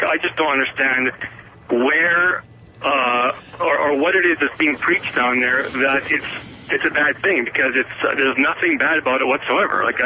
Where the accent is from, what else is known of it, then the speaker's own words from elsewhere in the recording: Canada; as a Canadian, with universal Medicare